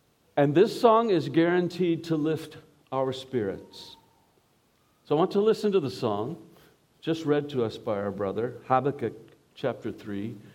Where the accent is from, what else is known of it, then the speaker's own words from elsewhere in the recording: California, United States; accent: Californian; now in Cambridge, United Kingdom; We've lived in Cambridge for 13 years, but the accent is still Californian, which is where I grew up.